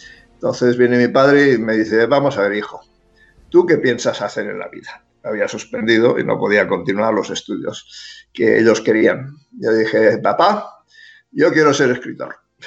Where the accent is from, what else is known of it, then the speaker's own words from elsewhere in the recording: Barcelona, Catalonia, Spain; yo crecí de pequeño en Barcelona, en un barrio, hoy se llama Raval, entonces se llamaba Distrito Quinto, era más bien conflictivo y tal.